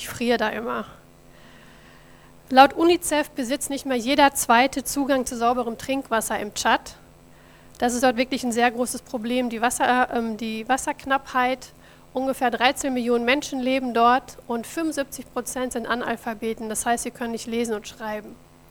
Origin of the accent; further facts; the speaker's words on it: Wiedenbrück, North Rhine-Westphalia, Germany; ich komme aus Wiedenbrück, bin also ein waschechter Ostwestfale